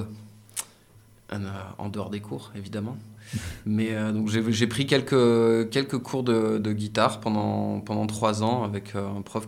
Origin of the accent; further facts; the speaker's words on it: Centre-Val de Loire, France; Je suis indinois, pure souche, produit local.